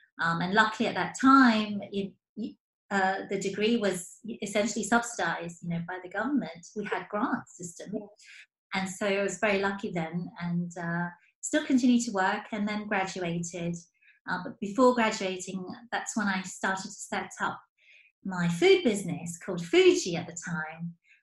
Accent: South Africa; now in London, United Kingdom; So yeah, it was really fun times in South Africa. But then we moved from South Africa in 1989 to move to London. And this time we didn't end up in a farm, but we ended up in North London.

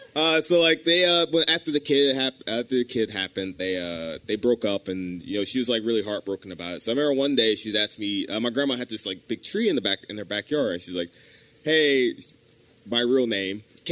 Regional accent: New Jersey, United States; When I was growing up in New Jersey, I lived in a house with my grandma had a house, and it was me, my grandma, my mom's sister, my aunt, and my mom

